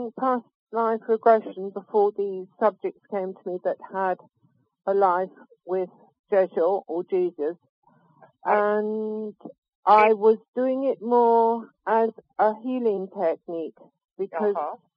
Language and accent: English; Scotland, United Kingdom; moved away as an adult; also born or lived in Bangalore, India / Hong Kong; I was born in Bangalore in southern India, and when I was nearly three, my family returned to Scotland, where I spent my teenage years.